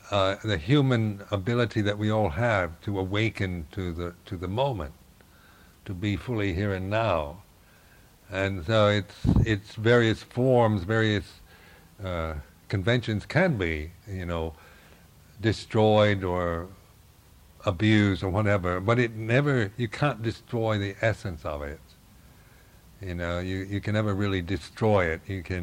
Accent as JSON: {"language": "English", "country": "United States", "said": "But I never felt any kind of resentment or hostility towards me as an American, you know."}